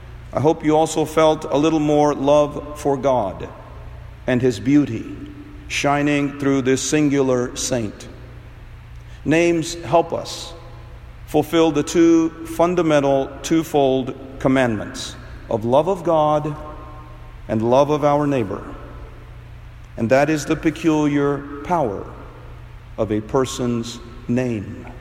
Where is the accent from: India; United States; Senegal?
India; Kerala; went further south to my home state of Kerala.